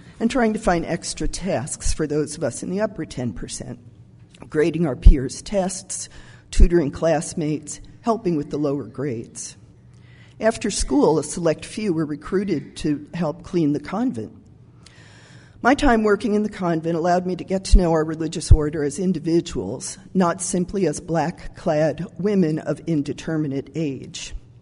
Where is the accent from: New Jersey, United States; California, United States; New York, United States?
New Jersey, United States; You remember I grew up in New Jersey.